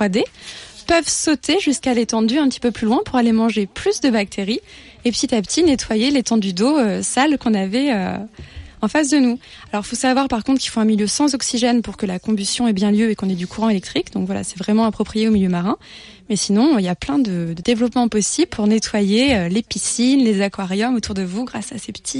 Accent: Normandy, France; Oui, moi je viens de Normandie, près des marais, voilà.

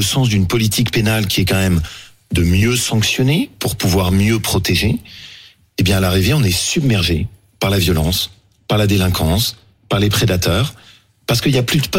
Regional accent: Le Chambon-sur-Lignon, Auvergne-Rhône-Alpes, France; chez moi en Haute-Loire, au Chambon-sur-Lignon.

